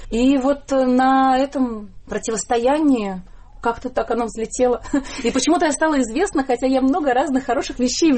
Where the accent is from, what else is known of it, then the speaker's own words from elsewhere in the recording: Saint Petersburg, Russia; now in Israel; Москвичи меня почему-то все окрестили москвичкой, хотя я очень горжусь, что я из Петербурга, со своими замашками.